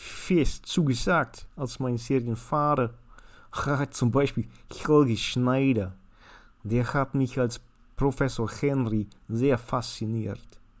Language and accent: German; Switzerland; Wie du merkst, bin ich auch in der Schweiz aufgewachsen.